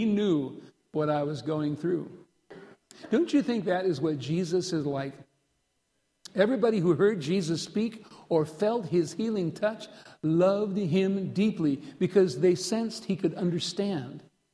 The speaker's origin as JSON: {"language": "English", "town": "Redfield", "region": "South Dakota", "country": "United States", "tie": "born or raised there", "said": "as a dorm parent at an institution for the developmentally disabled near my hometown of Redfield, South Dakota."}